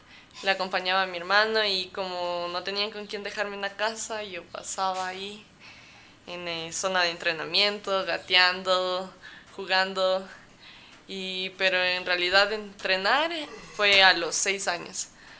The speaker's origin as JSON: {"language": "Spanish", "country": "Ecuador", "said": "soy de Ecuador."}